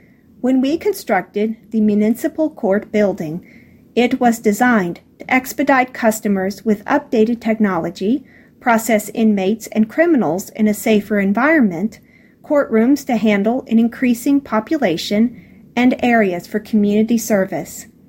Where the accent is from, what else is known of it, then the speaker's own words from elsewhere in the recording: Midland, Texas, United States; Midland, my hometown, is a special place.